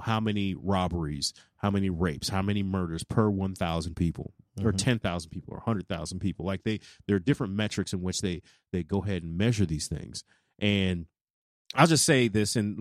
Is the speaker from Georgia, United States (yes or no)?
no; St. Louis, Missouri, United States; For anyone who doesn't know, I'm originally from St. Louis.